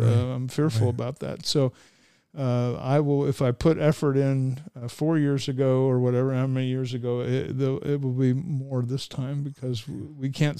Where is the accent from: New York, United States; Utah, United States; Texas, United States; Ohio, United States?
Ohio, United States; Cincinnati; I grew up in Cincinnati, which is part of Hamilton County, which historically is a very Republican area